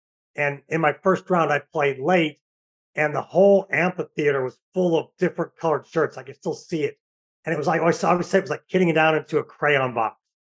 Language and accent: English; St. Louis, Missouri, United States; I'm from St. Louis